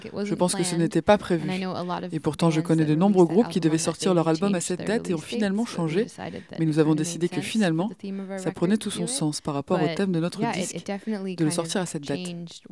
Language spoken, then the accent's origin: French; Ontario, Canada; now in Toronto, Canada; je suis originaire du Canada, je vis à Toronto